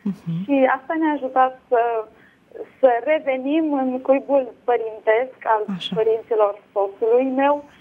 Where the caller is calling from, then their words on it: Bucharest, Romania; și vă sunt din București.